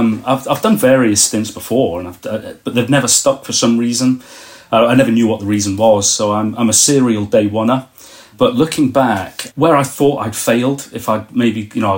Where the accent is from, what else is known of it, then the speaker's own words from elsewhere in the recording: East Midlands, United Kingdom; from Northamptonshire, nearly 49 at the end of the month